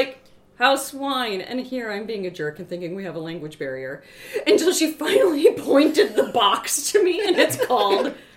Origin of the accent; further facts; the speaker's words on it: Minnesota, United States; Because, I mean, I'm a Minnesotan person and I don't know anything anyways.